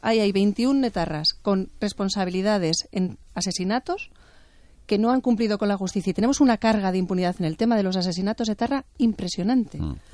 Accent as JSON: {"language": "Spanish", "town": "Hernani", "region": "Basque Country", "country": "Spain", "said": "Nosotros somos de Hernani, mi hermano trabajaba en Andoain."}